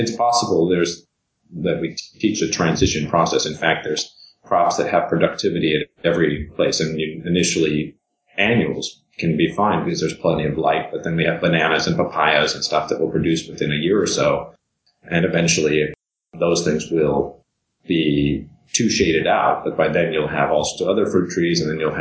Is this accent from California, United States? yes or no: yes; Santa Barbara, California, United States; let's say I grew up in Santa Barbara in California, and the local native people would be the Chumash.